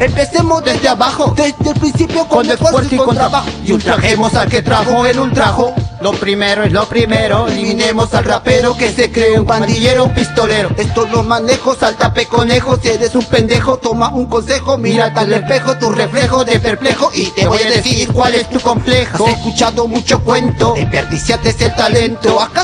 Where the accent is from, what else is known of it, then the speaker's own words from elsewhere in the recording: Peru; moved away; Yo vengo de Perú, de un lugar donde mi familia también son del campo, tengo familias obreras campesinas